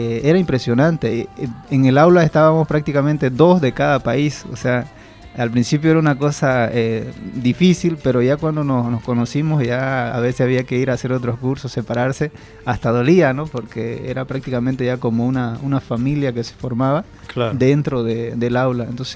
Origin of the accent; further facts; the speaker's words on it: Palmazola del Carmen, Santa Cruz, Bolivia; de pueblos allá cercanos a Lamboró, la comunidad de Palmazola del Carmen, una comunidad que a veces yo digo que ni en el mapa está